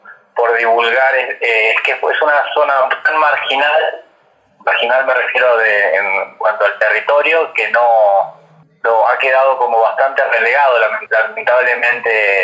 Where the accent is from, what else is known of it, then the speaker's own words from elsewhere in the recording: Neuquén, Argentina; moved away as an adult; Yo soy de Neuquén, vine a estudiar cine en el 99, 2000 más o menos, y ahí ya me quedé